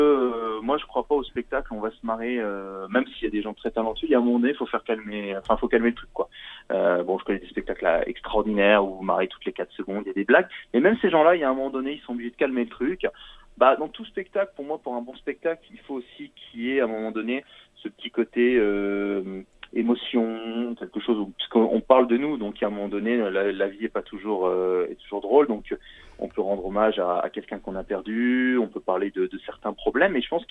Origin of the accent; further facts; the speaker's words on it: Cannes, Provence-Alpes-Côte d'Azur, France; Non, je suis de Cannes.